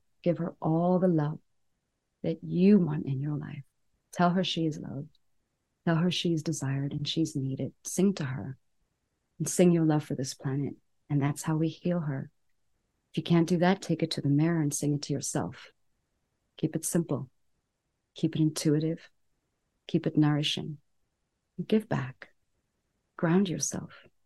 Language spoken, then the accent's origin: English; South Africa; moved away as an adult; I'm South African in my second foreign country, and I own a business.